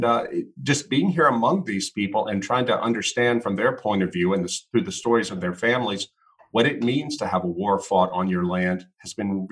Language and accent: English; Louisiana, United States; One of his friends from my hometown in Louisiana, a town of 2,000 people, he came back from Iraq